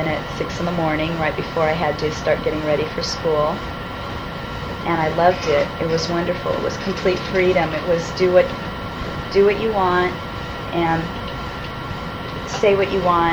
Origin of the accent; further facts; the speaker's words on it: San Pedro, California, United States; born there; I was born in San Pedro, California.